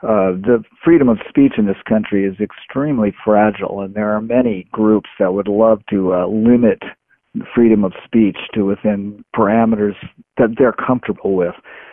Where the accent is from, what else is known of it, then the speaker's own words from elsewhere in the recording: Albert Lea, Minnesota, United States; I'm from Albert Lea, Minnesota.